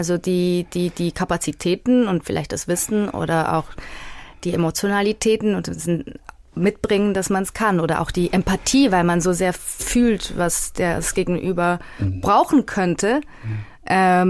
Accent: Basel, Basel-Stadt, Switzerland; moved away as an adult; also born or lived in Vienna; Und dann bin ich mit 18 nach Wien

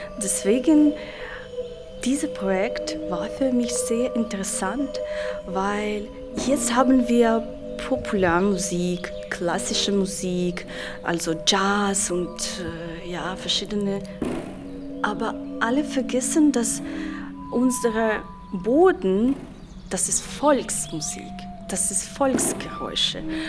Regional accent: Ukraine; German is a second language; now in Munich, Germany; Ich komme aus der Ukraine und wohne in München schon 2,5 Jahren.

